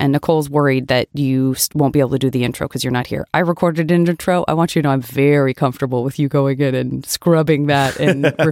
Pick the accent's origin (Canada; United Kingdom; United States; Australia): United States; Tucson, Arizona; also born or lived in Los Angeles; I say this again as a desert dweller, a lot of the time, for me growing up in Tucson, Arizona, and also living